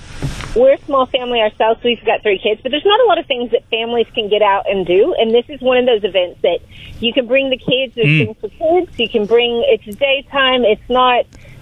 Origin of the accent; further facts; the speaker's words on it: Texas, United States; Well, I'm originally from Texas